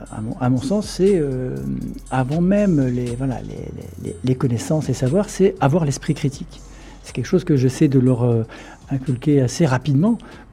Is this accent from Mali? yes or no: no; Bazigné, Grand Est, France; now in Marseille, France; Moi, je suis vosgien d'origine, je suis né à Bazigné, un tout petit village au fin fond des Vosges. Mon père était instituteur là-bas.